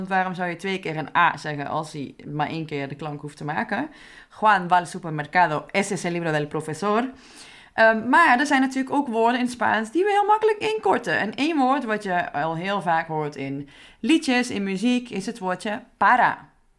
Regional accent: North Brabant, Netherlands; vooral in de Brabant waar ik vandaan kom, worden woorden bijvoorbeeld ook best wel ingekort en aan elkaar geplakt.

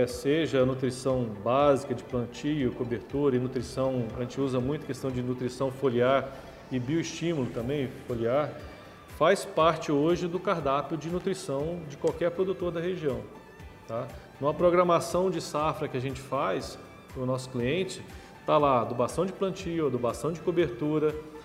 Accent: Minas Gerais, Brazil; moved away as an adult; eu sou mineiro, né, não de nascença, mas criado em Minas.

